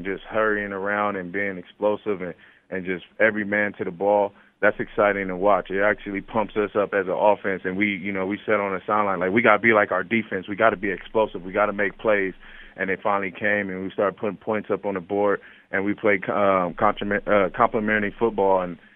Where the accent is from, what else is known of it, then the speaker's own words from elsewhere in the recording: Pomona, California, United States; You know, growing up in Pomona, we didn't have that as a kid when I was growing up.